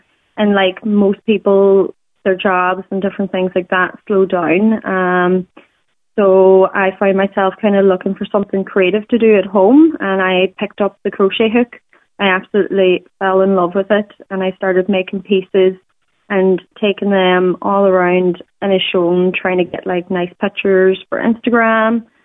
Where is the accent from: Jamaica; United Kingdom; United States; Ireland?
Ireland; Buncrana, Ulster; My background is that I've been born and raised in Buncrana.